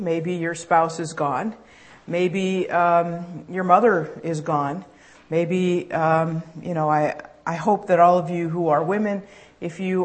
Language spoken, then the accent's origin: English; St. Louis, Missouri, United States; now in Montreal, Canada; I am from Montreal, but originally from St. Louis, Missouri, which proves it.